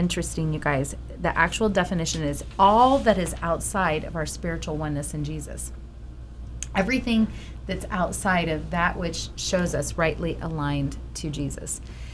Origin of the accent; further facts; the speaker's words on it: Xenia, Ohio, United States; born there; I was of Ohio. I was born in Xenia, Ohio